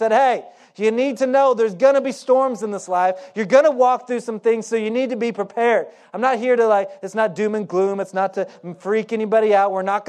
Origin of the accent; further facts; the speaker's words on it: Oklahoma, United States; I grew up in Oklahoma. We have tornadoes there.